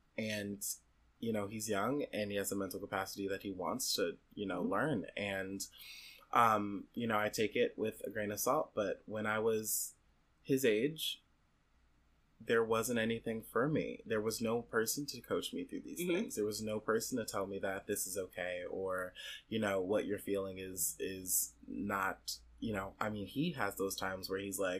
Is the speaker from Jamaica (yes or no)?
yes; Jamaica; Like, I want to represent the heritage that I've grown up to know and love, even if it, you know, being Jamaican, even if that necessarily doesn't agree with me